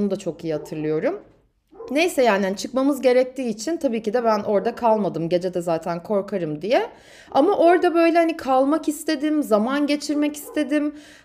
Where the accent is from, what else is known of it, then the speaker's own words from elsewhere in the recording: Istanbul, Turkey; bu ev dediğim gibi benim büyüdüğüm ev olmasının yanı sıra Kendimi yuvamda hissettiğim ve aynı zamanda Minnoş'la, benim 21 sene neredeyse yaşayan kedimle tanıştığım ve o Yeşilköy camiası da o kadar tanıdıktı ki bana.